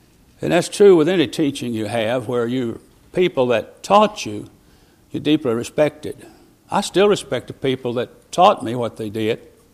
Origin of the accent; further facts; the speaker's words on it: Augusta, Arkansas, United States; Well, I was born in Augusta, Arkansas. I've lived all my life in this state, except when I was whisked all over the surface of the earth.